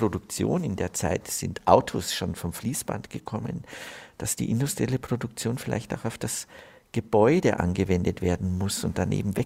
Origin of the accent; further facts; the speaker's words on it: Bavaria, Germany; Ich bin natürlich als Oberbayer sehr geprägt durch Barock und Rokoko.